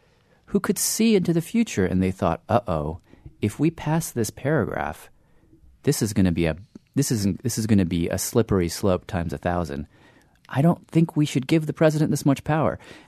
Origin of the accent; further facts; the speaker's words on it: United States; it just felt like I really need to understand what's happening in there as an American and also as a storyteller.